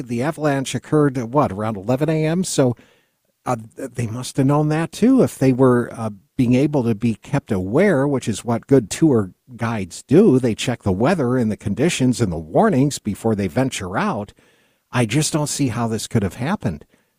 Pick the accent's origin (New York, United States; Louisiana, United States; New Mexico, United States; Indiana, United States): New York, United States; I grew up next to Canada. My hometown was next to Canada. And back then, I saw how the Canadian tariffs bankrupted so many of the upstate New York dairy farmers